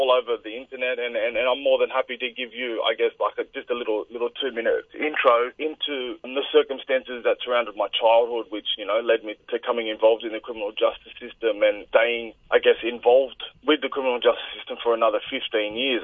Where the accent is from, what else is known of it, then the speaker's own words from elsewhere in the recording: Redfern, New South Wales, Australia; So I grew up in Redfern in the early 90s. I was the youngest of 3 boys.